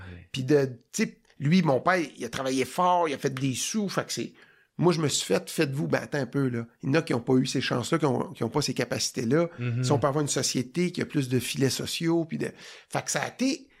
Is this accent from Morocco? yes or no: no; Quebec, Canada; Moi, je suis pas un anglophone, mais je suis un petit Québécois francophone